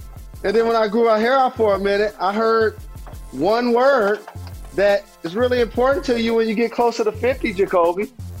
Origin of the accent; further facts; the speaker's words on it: Midwest, United States; And as a Midwesterner, a longtime Michigan Wolverine fan, I got a profound respect for Notre Dame football